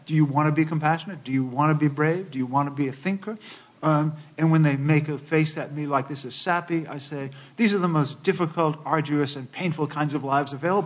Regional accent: United States; I am an American, Europeanly trained scholar, and so I take the best that my tradition has

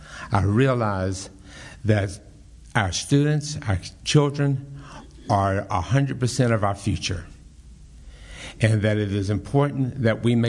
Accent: Charlottesville, Virginia, United States; I was born and raised in the Charlottesville-Albemarle County area. My family actually goes back about five or six generations. My mother's family lived up on the Blue Ridge Parkway.

